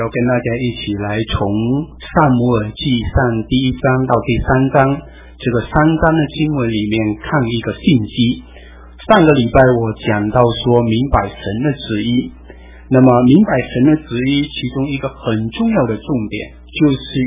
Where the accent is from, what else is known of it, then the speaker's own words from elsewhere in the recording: China; 我们中国人早期也这么做